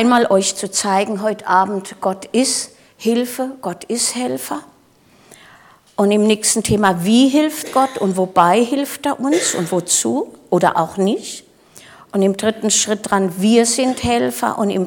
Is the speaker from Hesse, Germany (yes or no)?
yes; Michelstadt, Hesse, Germany; Ich bin aus Michelstadt im Odenwald.